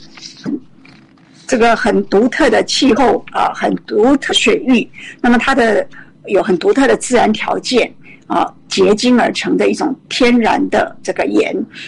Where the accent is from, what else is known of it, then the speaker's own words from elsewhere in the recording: Taiwan; 真的是比起我们台湾人是讲究很多。